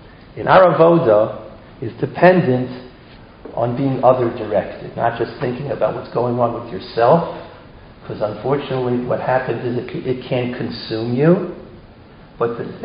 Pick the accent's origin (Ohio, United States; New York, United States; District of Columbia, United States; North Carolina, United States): District of Columbia, United States; Washington; born there; I'm a born-bred Yankee. I was born in Washington, D.C., you know.